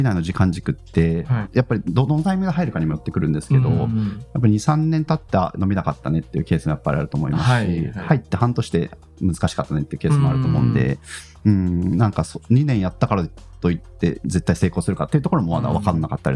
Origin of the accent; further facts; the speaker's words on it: Aichi, Japan; なんか僕自身が愛知出身 で、はい、愛知の優秀な学生ってやっぱり